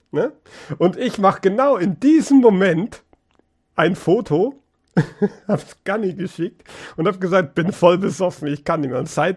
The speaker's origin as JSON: {"language": "German", "region": "Bavaria", "country": "Germany", "said": "Ist aber auch eher ein mittelfränkisches Ding und ich bin Oberfranke."}